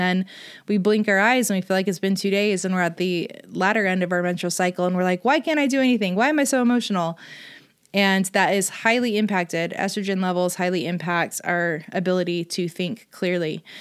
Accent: California, United States; now in Utah, United States; I grew up in California. I currently live in Utah.

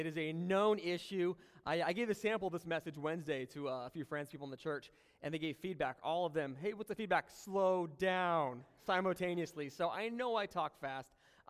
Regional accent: Manteca, California, United States; also born or lived in Tracy; So they had me in Tracy, but I was raised right here in Manteca pretty much my whole life.

